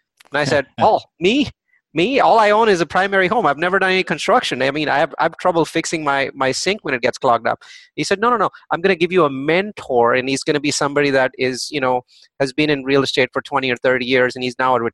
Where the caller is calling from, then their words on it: California, United States; Well, I live in the San Francisco Bay Area, so I'm from Silicon Valley